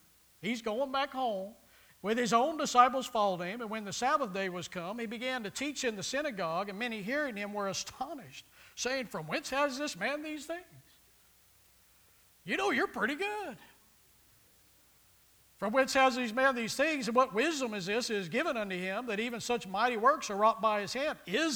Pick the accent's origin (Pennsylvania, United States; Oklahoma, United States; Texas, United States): Texas, United States; Austin; I think everybody here knows, but I'm from Austin, Texas. I'm from that central Texas area. And so, you know, I grew up a Longhorn fan.